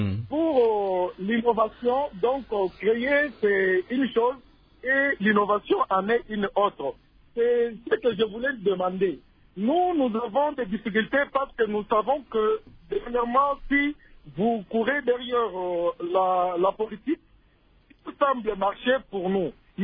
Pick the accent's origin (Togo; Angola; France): Angola; Cabinda; un centre de prise en charge des enfants malnutris chez nous à Cabinda précisément.